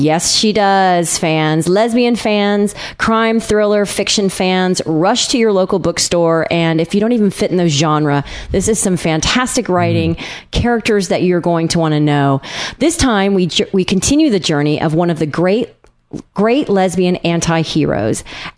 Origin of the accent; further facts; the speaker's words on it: Tennessee, United States; I'm from East Tennessee, so Atlanta and all these settings and Duluth, I know people in Duluth.